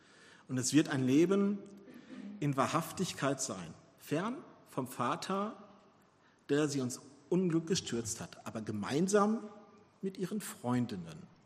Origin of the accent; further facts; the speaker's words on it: Gelsenkirchen, North Rhine-Westphalia, Germany; Ich war in Gelsenkirchen-Buer, meiner alten Heimat, und habe eine Beerdigung besucht.